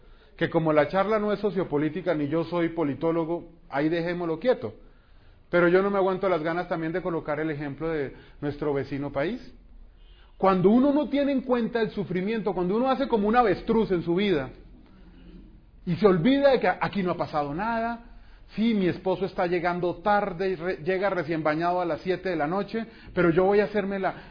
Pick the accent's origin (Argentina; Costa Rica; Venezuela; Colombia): Colombia; Bogotá, Bogotá Capital District; born there; En la costa atlántica, de donde provengo, pues mis padres son de allá, nosotros nacimos aquí en Bogotá